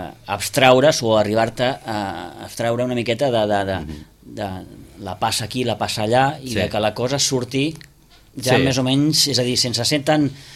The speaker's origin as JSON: {"language": "Catalan", "town": "El Prat de Llobregat", "region": "Catalonia", "country": "Spain", "said": "tu ara ens deies, jo vinc del Prat, en aquella zona s'estila molt."}